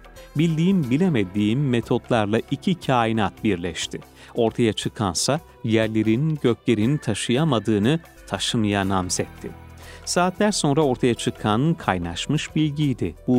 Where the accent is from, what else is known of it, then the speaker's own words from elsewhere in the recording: Istanbul, Turkey; born there; 1979 yılında İstanbul'da doğdum.